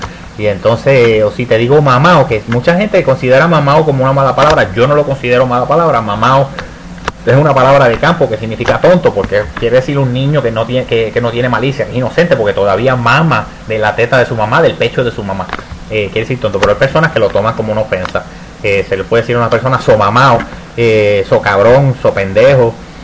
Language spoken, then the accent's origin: Spanish; Ciales, Puerto Rico; en Puerto Rico, por lo menos en la zona donde yo me crié, en Ciales.